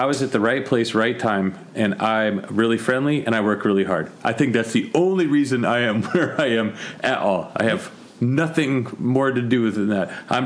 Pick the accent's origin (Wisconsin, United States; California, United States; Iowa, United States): California, United States; Berkeley; I was raised in the Republic of Berkeley, which is absolutely what it is.